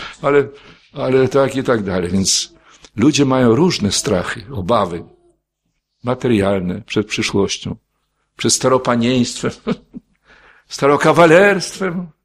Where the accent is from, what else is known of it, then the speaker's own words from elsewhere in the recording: Podlaskie Voivodeship, Poland; bo my z Białostockiego pochodzimy, więc tam do tych naszych wiosek